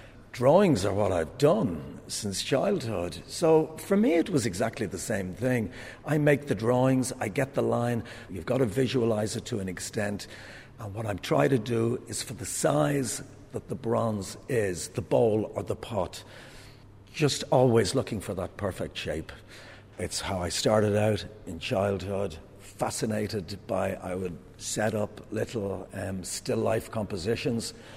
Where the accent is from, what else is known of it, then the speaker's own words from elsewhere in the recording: Ballymun, County Dublin, Ireland; I was one of 10 children. We grew up in Cedarwood Road in Ballymun, old Ballymun.